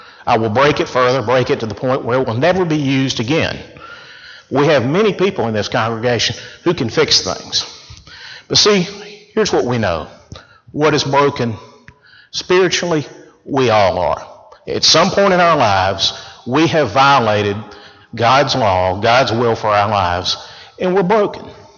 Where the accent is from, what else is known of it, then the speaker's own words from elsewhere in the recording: Montgomery, Alabama, United States; I grew up here in Montgomery, Alabama, never strayed far from home.